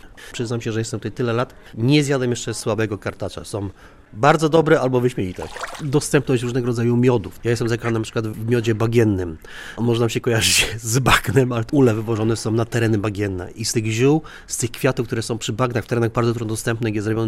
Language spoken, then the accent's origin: Polish; Tarnowo Podgórne, Greater Poland Voivodeship, Poland; now in Augustów, Poland; Pochodzę z Poznania, dokładnie z Tarnowa Podgórnego. Przyjechałem tutaj na chwilę, jestem 22 lata